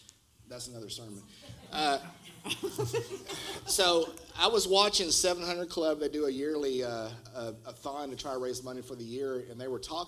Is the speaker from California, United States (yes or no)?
no; Mesquite, Texas, United States; I'm from Mesquite, guys.